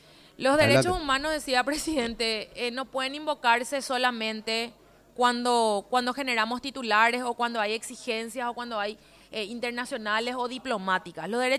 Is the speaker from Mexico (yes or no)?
no; Paraguay; lo que nos une a todos por igual con como paraguayos